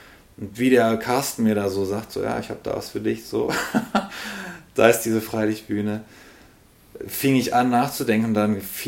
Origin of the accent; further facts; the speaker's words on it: Wuppertal, North Rhine-Westphalia, Germany; also ich habe französische Wurzeln, aber deutschen Papa und französische Mama, aber in Wuppertal geboren.